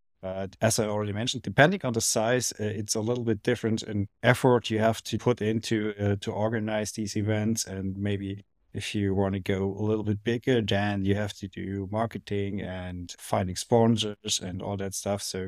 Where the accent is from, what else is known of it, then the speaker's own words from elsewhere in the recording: Germany; English is a second language; And you have bigger countries like my country. I'm coming from Germany, where we have a lot of small user groups.